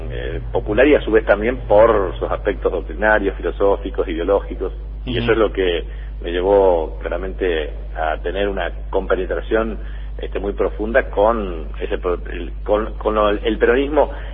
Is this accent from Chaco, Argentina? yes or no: yes; Presidencia Roque Sáenz Peña, Chaco, Argentina; yo soy oriundo de Presidencia Roque Sáenz Peña, en la segunda ciudad de la provincia del Chaco, que tiene 100.000 habitantes